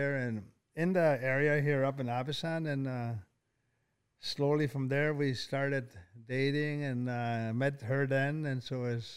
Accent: Fort McKay, Alberta, Canada; We're born and raised in Fort McKay, Fort McMurray.

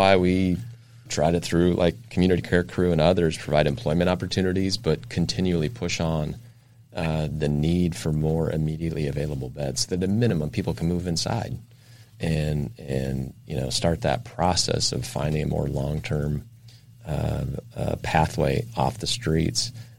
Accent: Spokane, Washington, United States; now in San Diego, United States; No, I grew up in Spokane, Washington.

